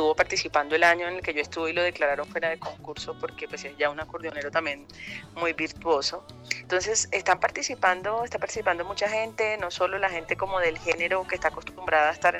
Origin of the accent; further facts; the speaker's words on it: Valledupar, Cesar, Colombia; born there; now in Bogotá, Colombia; Yo nací en Valledupar, pero he vivido la mitad de mi vida en Bogotá.